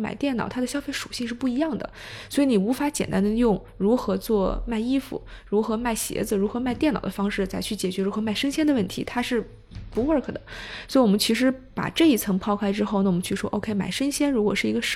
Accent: China; 我其实是土生土长的中国人，然后呢但是在国外有读过一段时间书，所以其实是一段时间的北京大学的经历，然后同时有一段时间国外的海外留学经历。但回国之后其实就去了投行，在香港待了1年多，然后之后就到了国内做投资

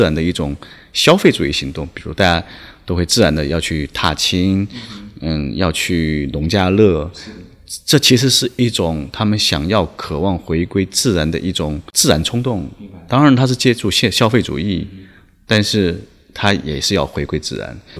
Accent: China; 我们中国人

